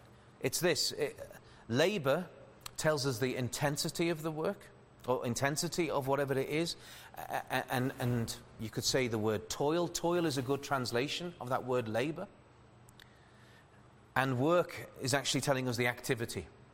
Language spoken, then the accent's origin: English; Liverpool, North West England, United Kingdom; I am talking about those I grew up with in Liverpool.